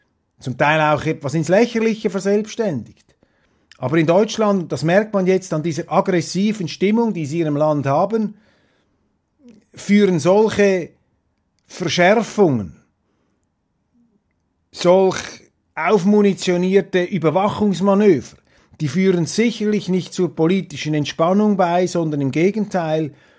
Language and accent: German; Switzerland; Und als Schweizer, was will ein Deutscher einem Schweizer die Demokratie erklären in so einer Talkshow?